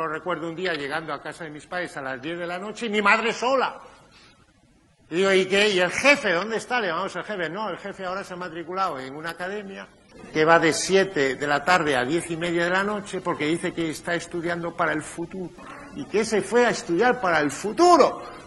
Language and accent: Spanish; Pontevedra, Galicia, Spain; born there; Yo nací en Pontevedra.